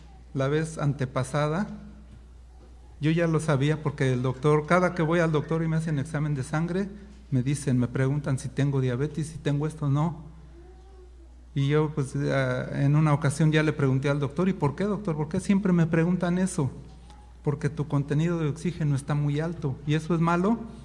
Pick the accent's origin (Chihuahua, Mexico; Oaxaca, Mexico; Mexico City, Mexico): Mexico City, Mexico; born there; yo nací en la Ciudad de México, un lugar alto